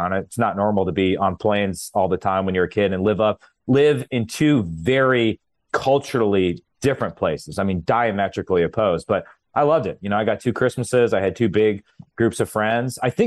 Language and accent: English; Green Bay, Wisconsin, United States; born there; Yeah, so I was born in Green Bay. My family's been here for, I think, about 7 generations.